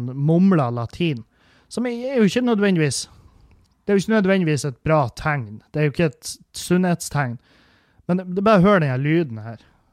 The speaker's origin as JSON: {"language": "Norwegian", "town": "Halsa", "region": "Trøndelag", "country": "Norway", "said": "fordi at Halsa der jeg kommer fra er jo revybygd."}